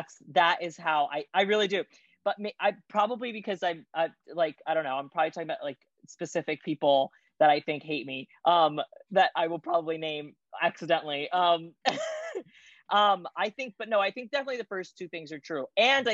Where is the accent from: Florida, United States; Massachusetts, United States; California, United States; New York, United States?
New York, United States; Brooklyn; And I'm like, no, I am. I'm from Brooklyn. I get very heated about it.